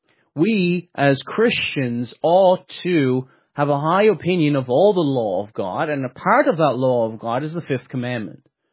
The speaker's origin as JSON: {"language": "English", "region": "Munster", "country": "Ireland", "said": "I'm not from Cork City, but I'm from near Cork City, from the south of Ireland."}